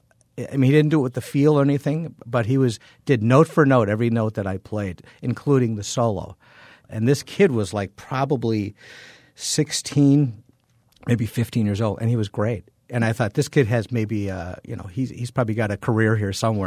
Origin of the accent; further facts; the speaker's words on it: Milwaukee, Wisconsin, United States; Because, you know, I'm from Milwaukee. I'm from the south side of Milwaukee.